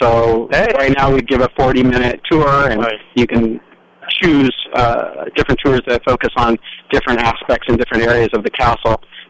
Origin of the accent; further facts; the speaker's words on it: Paso Robles, California, United States; Yeah, I've grew up in the area. I grew up in Paso Robles